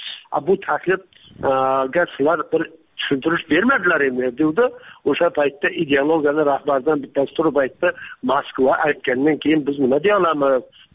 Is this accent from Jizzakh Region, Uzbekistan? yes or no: yes; Jizzakh, Jizzakh Region, Uzbekistan; Mirzacho'l 49-yi yilda biz ko'chib kelganmiz. Jizzaxdan tog'lar orasidan go'zal vodiydan to'qaylarning ichiga. Mirzacho'l degan joyga ko'chib kelganmiz.